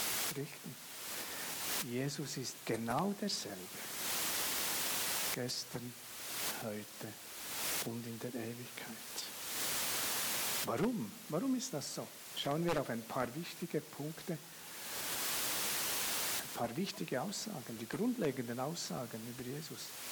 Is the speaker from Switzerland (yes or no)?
yes; Switzerland; Denn die Schweiz, als Schweizer konnte man damals nicht einfach nach Großbritannien so schnell eine Arbeit bekommen.